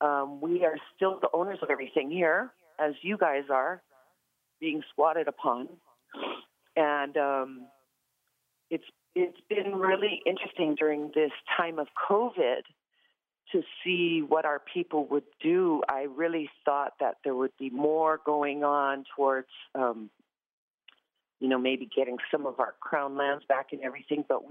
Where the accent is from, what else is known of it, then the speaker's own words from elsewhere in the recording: Hawaii, United States; Number one, we're not Native Americans. We're from Hawaii.